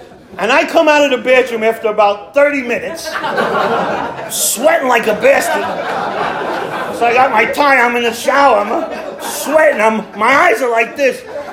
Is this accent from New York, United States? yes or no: yes; Bronx, New York, United States; And I come from Little Italy in the Bronx, and so what that means is that people actually move from Italy and they come to my neighborhood or another similar neighborhood.